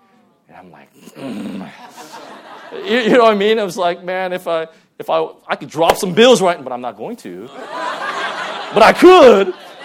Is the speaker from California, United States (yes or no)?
yes; California, United States; I'm just typical. I'm from Southern California.